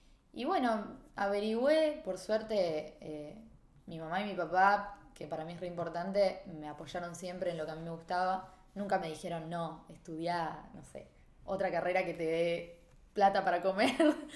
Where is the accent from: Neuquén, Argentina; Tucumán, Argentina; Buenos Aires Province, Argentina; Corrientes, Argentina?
Buenos Aires Province, Argentina; Pergamino; porque yo soy de Pergamino